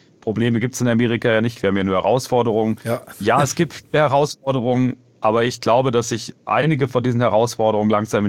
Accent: Germany; Also ich bin selber Deutscher

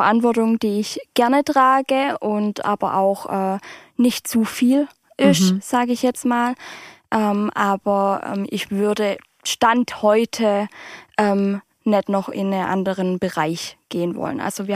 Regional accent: Fichtenberg, Baden-Württemberg, Germany; now in Mainhardt, Germany; Ich komme ursprünglich aus Fichtenberg, wohne aber mittlerweile in Meinhard.

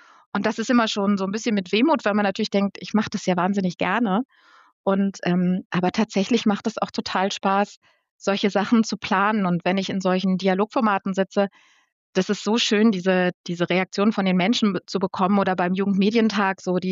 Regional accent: Northeim, Lower Saxony, Germany; ich komme aus Niedersachsen, aus Northeim, das ist bei Göttingen. Und in dieser kleinen Stadt gab es natürlich nicht so wahnsinnig viel.

